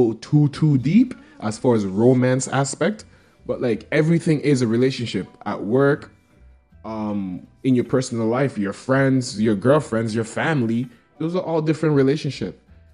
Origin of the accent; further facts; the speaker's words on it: Toronto, Ontario, Canada; And I got dreads. So what? I'm from Toronto. Allow me.